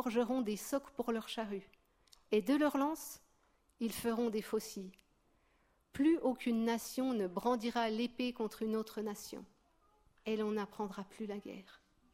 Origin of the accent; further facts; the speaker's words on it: Bourgogne-Franche-Comté, France; Ensuite, on est reparti un petit peu dans un peu plus au nord de la France, en Franche-Comté, dans le Doubs. Peut-être que vous entendrez un peu mon accent, parce que je suis native. En fait, je suis native de là-bas.